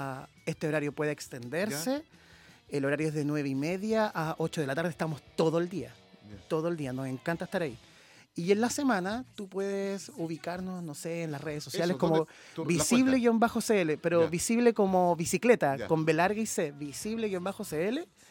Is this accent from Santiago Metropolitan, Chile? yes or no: yes; Santiago, Santiago Metropolitan, Chile; now in Viña del Mar, Chile; yo soy de Santiago oriundo, llevo 4 años acá